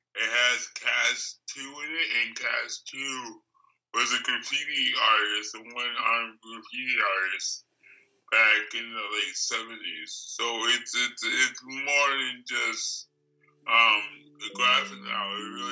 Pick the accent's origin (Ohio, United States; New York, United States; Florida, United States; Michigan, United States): New York, United States; Buffalo; born there; also born or lived in San Francisco / Connecticut; But I was born in Buffalo, New York, the coldest place on earth. I lived in New York, lived in Connecticut.